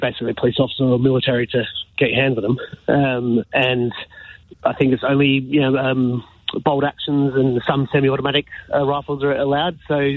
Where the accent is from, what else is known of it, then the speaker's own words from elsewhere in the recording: Australia; now in Tunbridge Wells, United Kingdom; I was to say, I'm an Australian. I live in Tunbridge Wells.